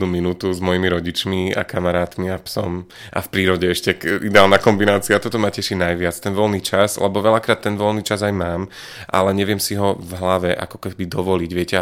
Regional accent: Žilina Region, Slovakia; born there; A Orava, tak to je moje rodisko, tam to mám veľmi rád. Takže tam sa naozaj rád vraciam.

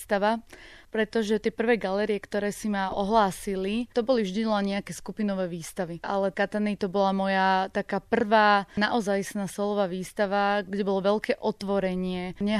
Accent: Slepčany, Nitra Region, Slovakia; Ja som zo Slepčian, z malej dediny.

